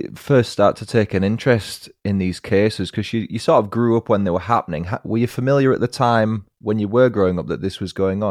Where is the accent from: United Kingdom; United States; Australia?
United Kingdom; England; I, as you said in your book, I'm from England.